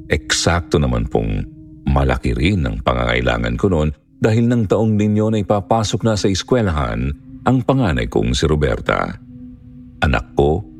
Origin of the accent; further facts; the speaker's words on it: Mimaropa, Philippines; 67 anyos, Tubong Oriental, Mindoro.